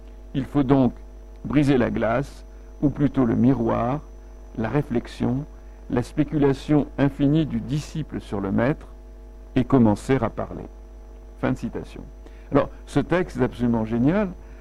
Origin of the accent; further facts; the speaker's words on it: Algiers, Algiers Province, Algeria; puisque moi-même je suis de Babelwed